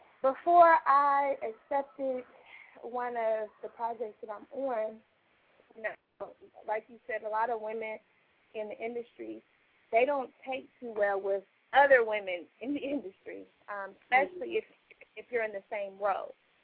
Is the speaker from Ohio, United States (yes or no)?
yes; Ohio, United States; now in Atlanta, United States; I've only been in Atlanta for 4.5 years. I'm from Ohio